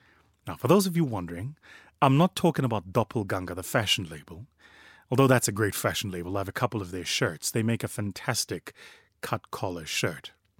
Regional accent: South Africa; from the United Kingdom, of course, from my home country, South Africa.

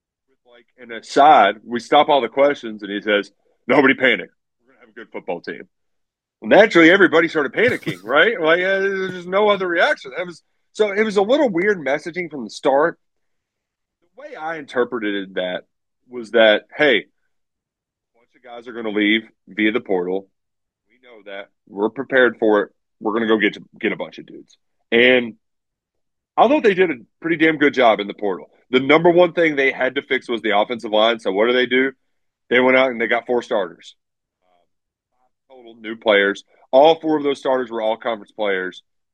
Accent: Louisville, Kentucky, United States; Growing up in Louisville, like that was, and being 11 years old, it was like that is treasonous.

